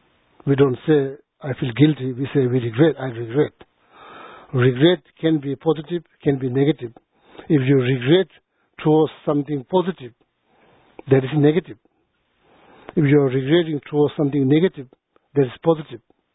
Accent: India; now in United States; growing up in India, like born in India, like as a refugee, born in India, then grown up in India, then coming back here, living here last 15 years

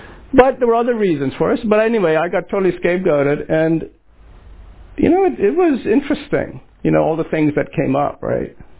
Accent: West Bengal, India; I'm from Bengal, so I'm really proud of it.

